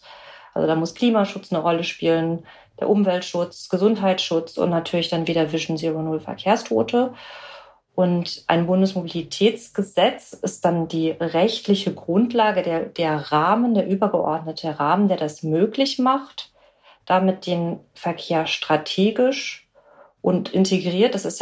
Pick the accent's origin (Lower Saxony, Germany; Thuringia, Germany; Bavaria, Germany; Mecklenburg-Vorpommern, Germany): Lower Saxony, Germany; ich bin ja selber Ostfriesin und das würde ich vielleicht dann so ein bisschen in die Richtung gehen bezeichnen, wo der Bus wirklich nur einmal am Tag fährt.